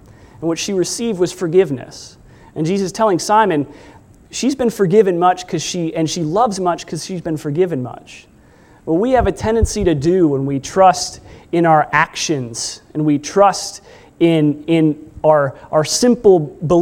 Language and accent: English; Tennessee, United States; And I told him my story. Told him I was from Tennessee.